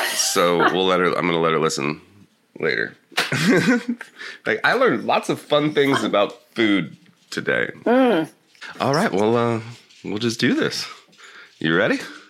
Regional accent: Sonoma, California, United States; born there; I was born in Sonoma.

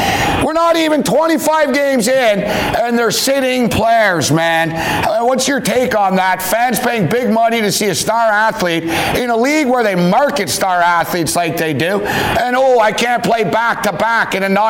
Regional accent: Montreal, Quebec, Canada; I grew up in Montreal. I played in NDG.

